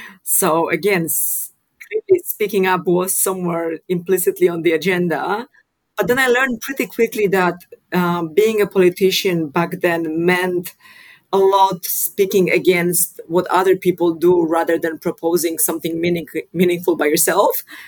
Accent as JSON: {"language": "English", "country": "Poland", "tie": "born or raised there", "also_born_or_lived": "Netherlands", "moved": "yes", "said": "So I was born and raised in Poland, but then I moved to the Netherlands."}